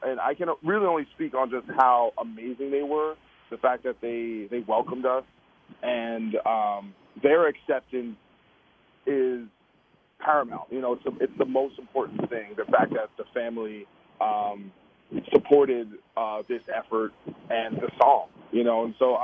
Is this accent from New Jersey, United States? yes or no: yes; New Jersey, United States; So it was amazing to do it in New York because I'm from New Jersey.